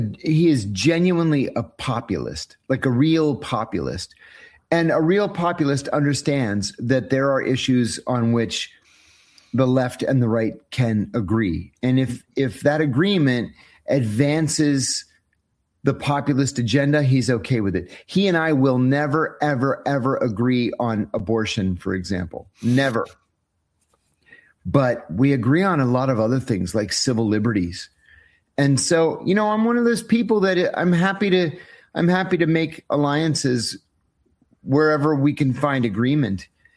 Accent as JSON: {"language": "English", "country": "United States", "said": "I'm biased in favor of the U.S. only because I'm an American, of course."}